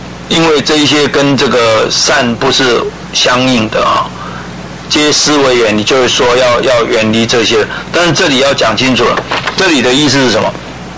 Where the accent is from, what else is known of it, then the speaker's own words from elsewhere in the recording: China; 那我们中国人的话，通常就是说只称姓了